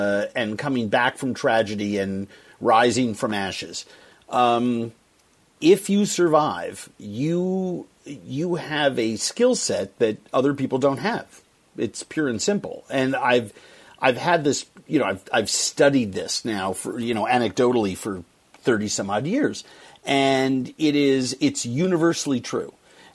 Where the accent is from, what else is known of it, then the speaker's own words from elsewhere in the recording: Manhattan, New York, United States; Manhattan. Born in Manhattan, raised in Manhattan. 1961, Mount Sinai Hospital. It's where it all began.